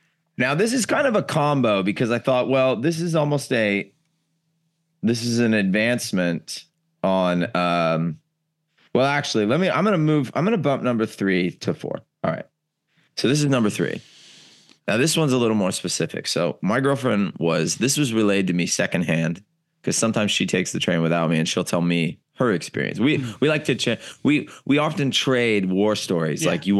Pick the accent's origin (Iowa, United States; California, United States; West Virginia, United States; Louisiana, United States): California, United States; Yeah, I grew up in California and nobody moves fast in California at all.